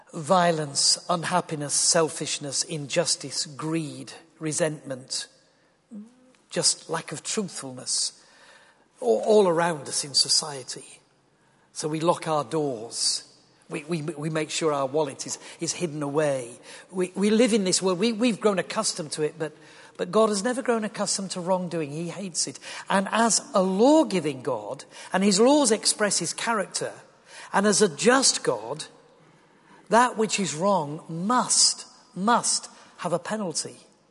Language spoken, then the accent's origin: English; Yorkshire and the Humber, United Kingdom; I am a Yorkshireman, and I'm married, and I work as a Christian speaker